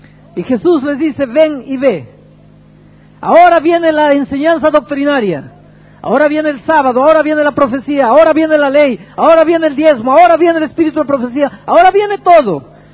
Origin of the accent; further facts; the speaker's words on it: Peru; now in Brazil; Yo soy peruano, pero vivo en Brasil.